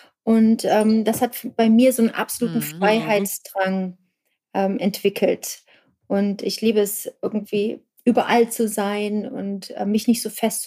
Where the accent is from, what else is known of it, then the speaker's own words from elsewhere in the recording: East Germany, Germany; ich bin in der DDR groß geworden